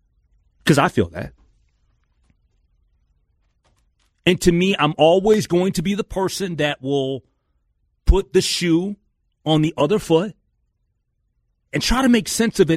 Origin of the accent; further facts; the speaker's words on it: Minnesota, United States; And as a Minnesotan, don't you feel disrespected?